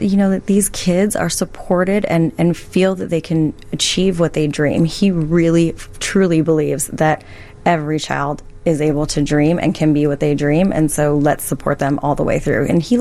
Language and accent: English; California, United States; No, I'm from Southern California.